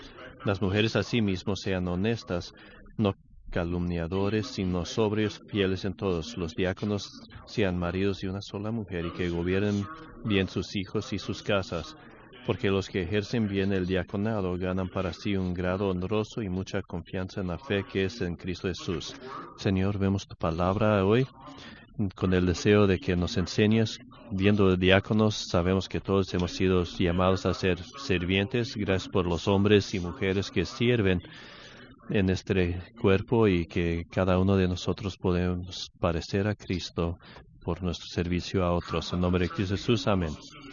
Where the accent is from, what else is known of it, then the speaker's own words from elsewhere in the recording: New Orleans, Louisiana, United States; en New Orleans y era muy importante la comida